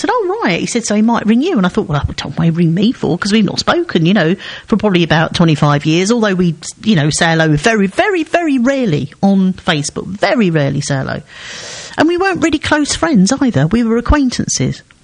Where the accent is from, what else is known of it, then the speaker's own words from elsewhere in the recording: Seven Kings, London, United Kingdom; I came from Seven Kings, and it was quite, you know, it wasn't really